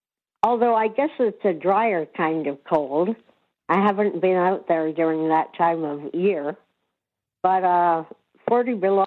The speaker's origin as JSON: {"language": "English", "town": "Peterborough", "region": "Ontario", "country": "Canada", "said": "from Peterborough, Ontario"}